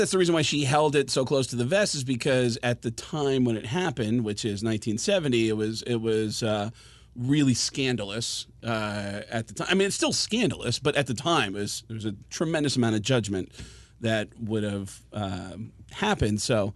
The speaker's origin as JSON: {"language": "English", "town": "Bronx", "region": "New York", "country": "United States", "tie": "born or raised there", "said": "But what was interesting was growing up in a deaf family was I grew up in the Bronx. I never got an accent, and everyone in the Bronx has a really."}